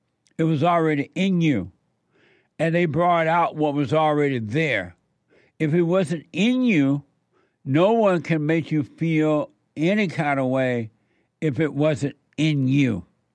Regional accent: Alabama, United States; I grew up in Alabama, and I grew up with country and Western music.

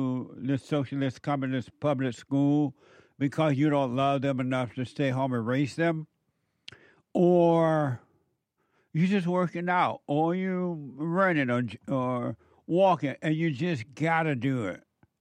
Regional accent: Alabama, United States; growing up in … when we can only get country and western music on that plantation down in Alabama because we didn't have those electric wires running

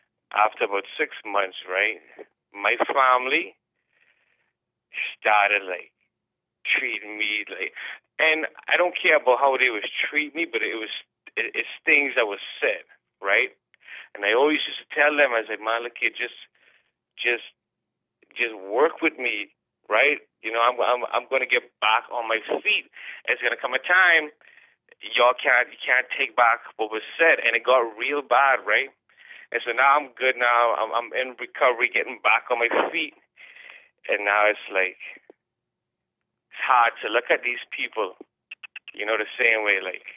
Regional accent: Bahamas; I'm from the Bahamas

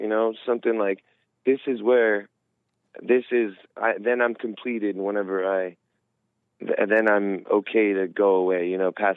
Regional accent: East Los Angeles, California, United States; I grew up in East

